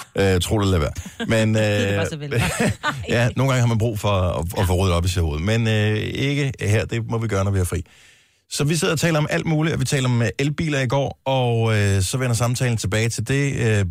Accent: Region of Southern Denmark, Denmark

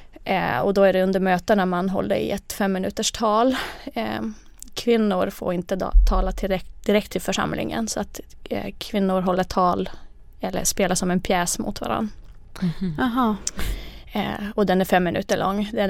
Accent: Finland; first language Finnish; Swedish is a second language; moved away as an adult; now in Sweden; dels har jag inte kunnat svenska förut. Jag flyttade till Sverige när jag var 18. Och jag är helt, alltså jag är från finsk talande del av Finland. Så att jag har lärt mig svenska här i Sverige.

